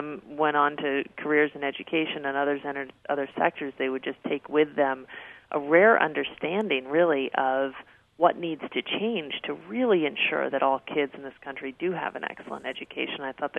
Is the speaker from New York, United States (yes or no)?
no; Dallas, Texas, United States; I grew up in Dallas, Texas, and I went to a very good, you know, public school system